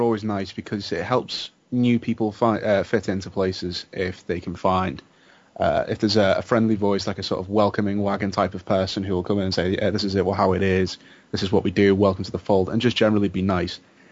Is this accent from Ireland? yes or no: no; England, United Kingdom; I would prefer it if you identified me as English. Britain is four countries. I'm English. I come from one country.